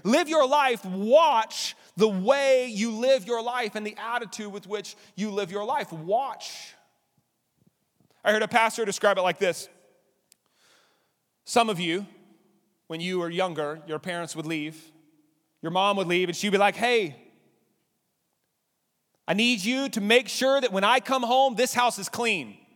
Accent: Lubbock, Texas, United States; also born or lived in Abilene; I grew up in Lubbock and Abilene.

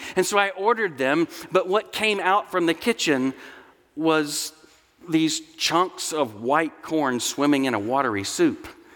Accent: Mississippi, United States; I'm from Mississippi, and it felt like we were moving home.

